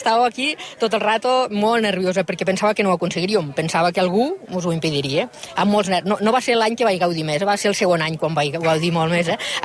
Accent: Durro, Catalonia, Spain; Podeu anar als altres pobles de la vall i, en canvi, el meu poble no podia córrer.

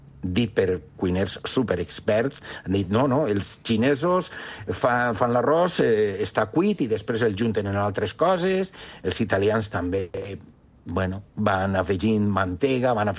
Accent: El Palmar, Valencian Community, Spain; Aquí s'ha menjat arròs tota la vida, tots els dies. Jo que m'he criat en el Palmar

